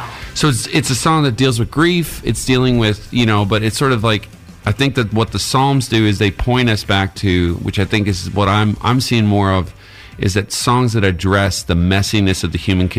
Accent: Canada; especially for me growing up in Canada. Hockey's like it's all we have

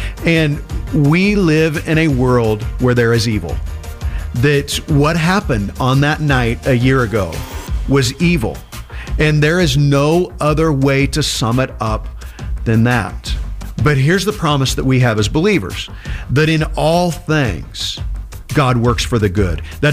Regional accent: Midwest, United States; It's different than the way that I grew up in the Midwest and I did my early ministries here

